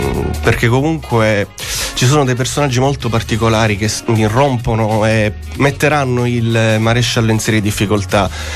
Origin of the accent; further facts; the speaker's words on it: Sicily, Italy; oggi scrivere un giallo poi da siciliano, tra l'altro io tutto scritto in italiano